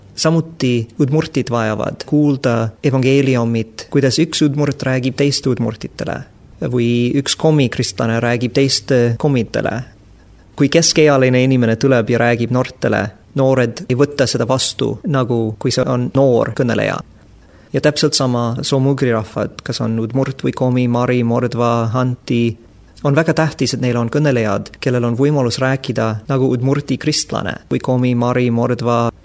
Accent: Canada; Estonian is a second language; aga kui ma ütleks, et ma olen Kanadast, see on täiesti igav.

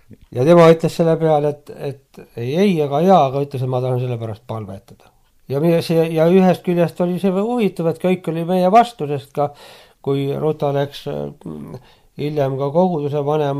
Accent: Hiiu County, Estonia; sest ta teadas, et mina olen Hiiumaalt.

